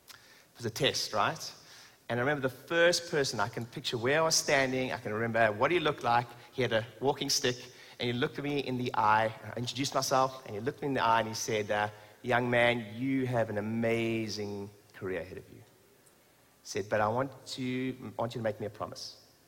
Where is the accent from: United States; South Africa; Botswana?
South Africa; now in London, United Kingdom; So originally from South Africa, I qualified in South Africa.